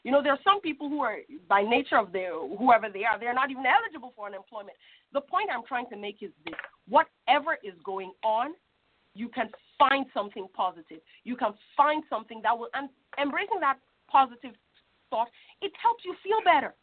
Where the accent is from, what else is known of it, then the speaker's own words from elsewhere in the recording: Nigeria; I was brought up in Nigeria, by the way.